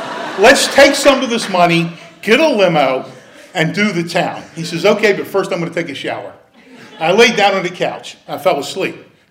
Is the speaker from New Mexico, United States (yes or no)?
no; Baltimore, Maryland, United States; I grew up in Baltimore on York Road in Govens.